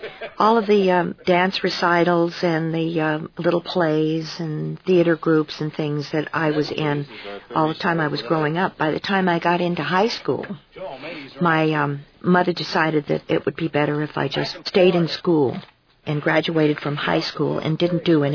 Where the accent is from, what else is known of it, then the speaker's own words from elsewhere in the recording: New Mexico, United States; also born or lived in Santa Fe; Well, I was born in Santa Fe, New Mexico, and I was an only child. And my mother and dad moved up to a little mining town called Torreira, New Mexico, about 60 miles above Santa Fe.